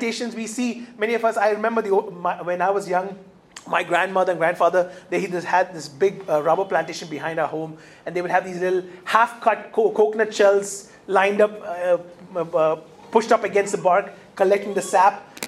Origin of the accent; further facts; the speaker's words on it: Kuwait; Now, when I grew up in Kuwait, we used to have these, the oud that was burnt so that you can have the nice smell aroma through the house.